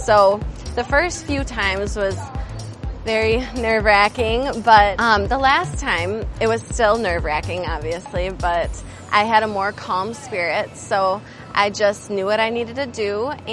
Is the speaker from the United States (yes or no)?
yes; Lakeville, United States; I'm from Lakeville, and I'm a rookie this season.